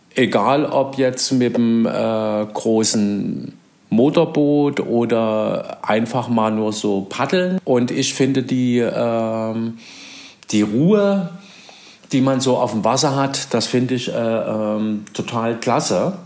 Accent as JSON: {"language": "German", "town": "Dresden", "region": "Saxony", "country": "Germany", "moved": "as an adult", "lives_now": "Berlin, Germany", "said": "wie ihr es sicherlich alle schon mitgekriegt habt an meinem Dialekt, ich komme aus Sachsen, ganz genau vor 60 Jahren in Dresden geboren und bin 1988 nach Berlin gekommen und habe da meine jetzige Familie gegründet."}